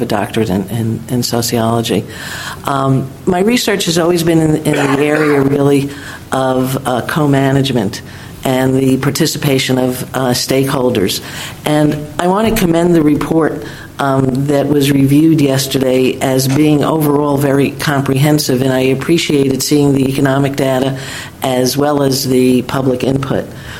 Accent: New York, United States; accent: New York; You can tell from my New York accent, I'm not originally from around here.

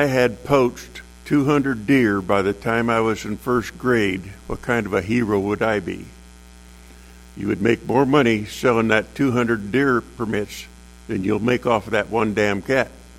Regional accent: Ephrata, Washington, United States; born there; All right, ladies and gentlemen, I was born in Ephrata.

